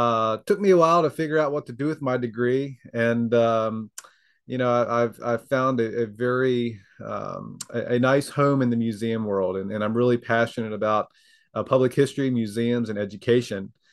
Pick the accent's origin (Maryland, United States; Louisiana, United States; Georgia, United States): Maryland, United States; born there; also born or lived in Virginia; was actually born in Maryland, so don't hold that against me. my family is from the area. My mom was born and raised in Newport News, and my dad's from Norfolk, and all my family is here locally.